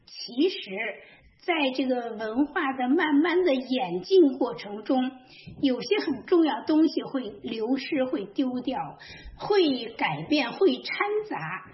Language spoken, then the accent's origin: Chinese; China; 我们中国人的新年起头呢，就是这个正月初一大过大年